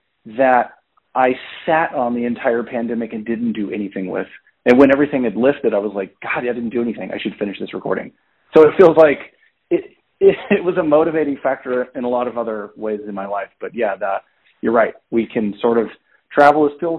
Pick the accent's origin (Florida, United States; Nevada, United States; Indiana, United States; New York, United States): Indiana, United States; I don't mean it in any slight at all to my hometown, which I'm very proud Hoosier.